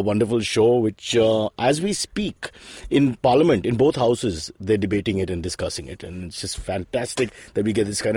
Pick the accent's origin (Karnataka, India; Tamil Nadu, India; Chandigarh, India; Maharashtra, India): Maharashtra, India; born there; I was born in Mehboob.